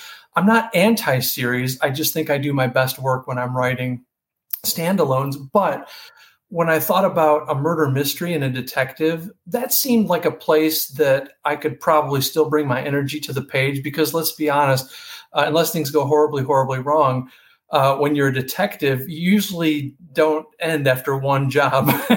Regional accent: Michigan, United States; now in Florida, United States; I'm originally from Michigan. I live in Florida.

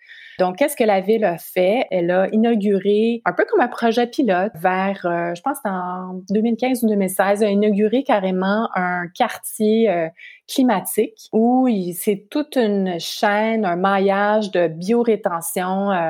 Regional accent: Quebec, Canada; Puis si je peux donner une statistique qui est chez nous au Québec

